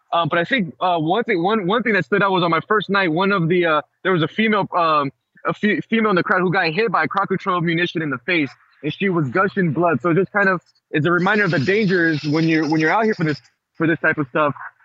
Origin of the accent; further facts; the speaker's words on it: United States; So, you know, as an American, as a journalist, you know, you would hope not